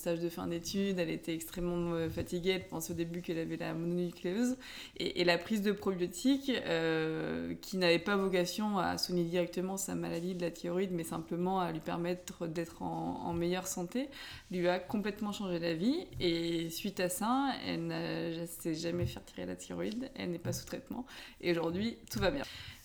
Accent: Chinon, Centre-Val de Loire, France; Alors, j'ai grandi à Chinon, donc c'est une petite ville de Touraine.

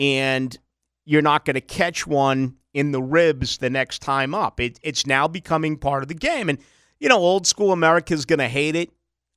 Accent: Boston, Massachusetts, United States; I'm a Bostonian

